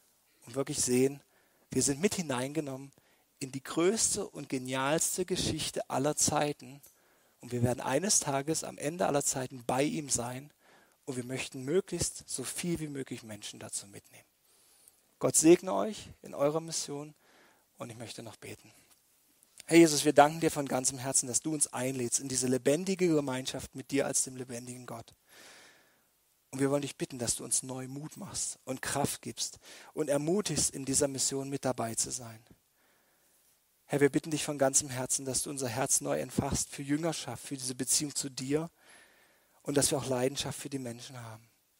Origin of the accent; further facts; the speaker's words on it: East Germany, Germany; Für mich als Ossi der absolute Kulturschock.